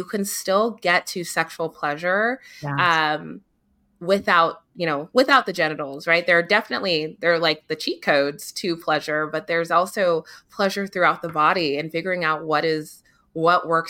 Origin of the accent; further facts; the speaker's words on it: Nigeria; I'm Nigerian, but I grew up in the Western society